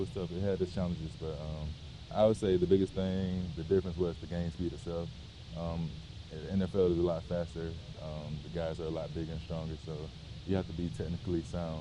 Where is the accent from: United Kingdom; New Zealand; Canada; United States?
United States; South Carolina; But I'm used to it. I'm from South Carolina. That's all we have down there.